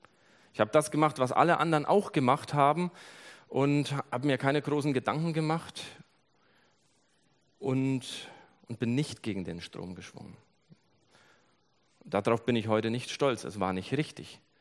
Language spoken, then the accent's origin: German; Germany; Bei uns in Deutschland ist es viel weniger.